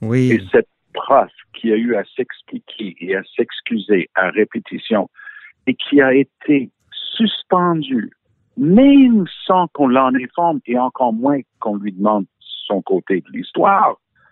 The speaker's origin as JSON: {"language": "French", "country": "United Kingdom", "accent": "English", "second_language": "French", "said": "Et oui, j'ai mon passeport français, malgré mon petit accent anglais."}